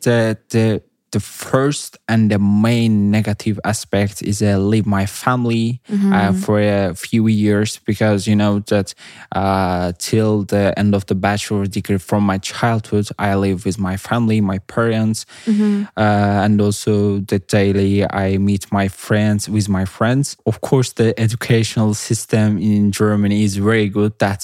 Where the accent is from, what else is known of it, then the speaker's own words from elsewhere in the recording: Baku, Azerbaijan; English is a second language; I'm from Azerbaijan, especially from the Baku. I did my bachelor degree in international relations at Baku State University.